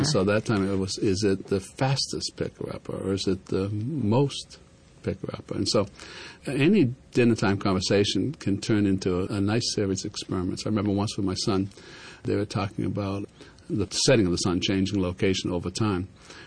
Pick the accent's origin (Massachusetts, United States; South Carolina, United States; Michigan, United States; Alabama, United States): Massachusetts, United States; Boston; accent: Boston; now in Montana, United States; My Boston accent aside, I live in Montana most of the time